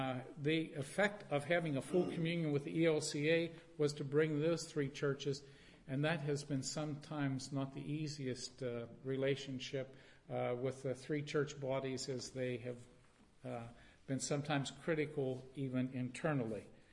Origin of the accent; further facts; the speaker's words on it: Pennsylvania, United States; nobody jeered because I was from Pennsylvania.